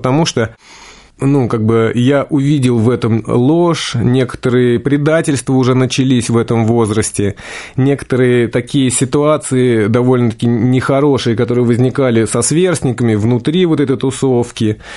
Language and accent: Russian; Moscow, Russia; Да, мы москвичи.